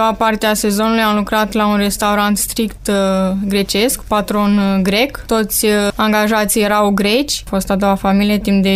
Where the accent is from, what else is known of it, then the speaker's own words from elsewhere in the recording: Romania; mai ales că știa patronul că suntem din România și suntem puțin defavorizați